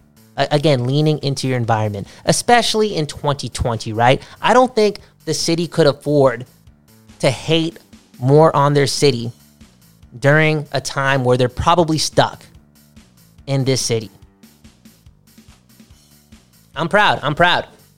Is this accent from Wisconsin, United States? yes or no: yes; Green Bay, Wisconsin, United States; I'm allowed to be cheesy because I'm from Green Bay, Wisconsin. I'm leaning into my environment, right? I'm from Green Bay, Wisconsin, the place where they make the best cheese.